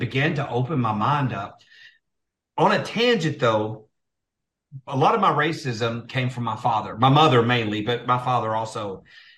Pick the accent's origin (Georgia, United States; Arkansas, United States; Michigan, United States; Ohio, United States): Arkansas, United States; Little Rock; I grew up around four of them in Little Rock, Celeste.